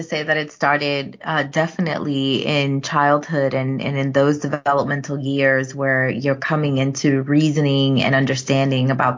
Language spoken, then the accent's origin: English; New York, United States; that was something that I loved, you know, growing up in New York.